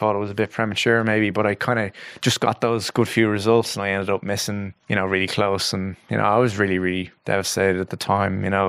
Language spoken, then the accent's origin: English; Ireland; because I was from Ireland